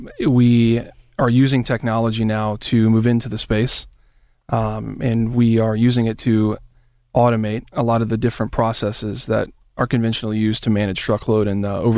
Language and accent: English; Alabama, United States; also born or lived in Washington, D.C. / Florida; now in Pittsburgh, United States; D.C., and then I grew up in Alabama for a number of years.